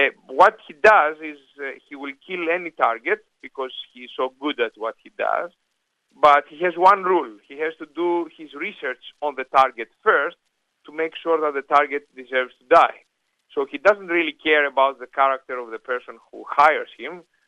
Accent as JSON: {"language": "English", "town": "Chania", "region": "Crete", "country": "Greece", "tie": "born or raised there", "also_born_or_lived": "Canada", "said": "So then from Canada, went back to Greece because I am so sentimentally attached to my hometown of Hania in Crete."}